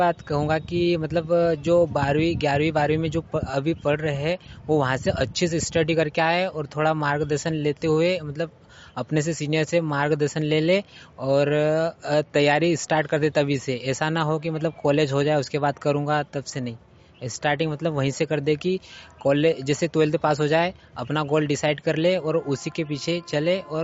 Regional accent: Gudikheda, India; ये गुड़ीखेड़ा से।

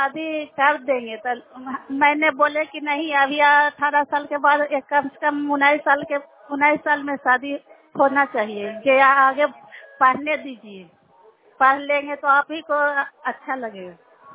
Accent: Madhopur, India; मैं माधोपुर के रहने वाली हूँ।

